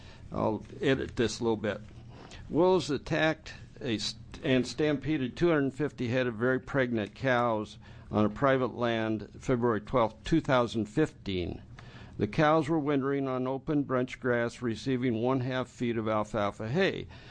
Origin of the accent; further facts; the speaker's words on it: Baker City, Oregon, United States; I am from Baker City.